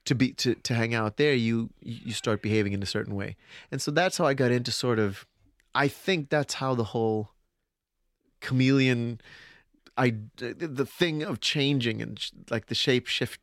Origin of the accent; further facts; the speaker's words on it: Helsingborg, Skåne, Sweden; we lived in Helsingborg and we lived in a very well-off neighborhood.